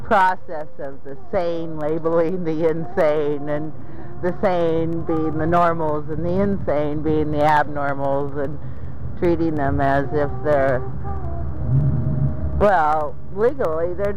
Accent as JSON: {"language": "English", "town": "San Jose", "region": "California", "country": "United States", "tie": "born or raised there", "said": "from some past experiences I had in growing up in San Jose in the early 60s and the 50s."}